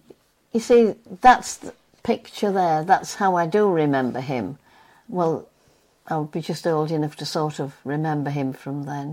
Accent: Helmsley, Yorkshire and the Humber, United Kingdom; born there; I was born in Helmsley and spent my working life in Scarborough and retired back to the family home in Helmsley.

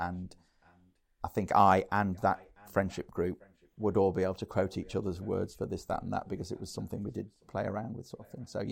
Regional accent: Hemsworth, Yorkshire and the Humber, United Kingdom; born there; also born or lived in Pontefract; now in Sea Green, United Kingdom; I was born in Hemsworth in West Yorkshire, 1964, 12th of September. Hemsworth being the local maternity hospital to where we were living, which was Pontefract at the time.

